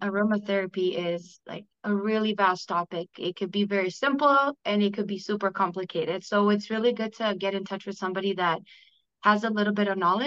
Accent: Romania; now in Calgary, Canada; I'm from Calgary, Alberta, originally from Romania.

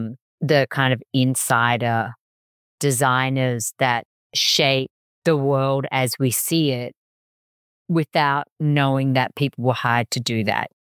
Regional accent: Melbourne, Victoria, Australia; We're Australian, we're from Melbourne

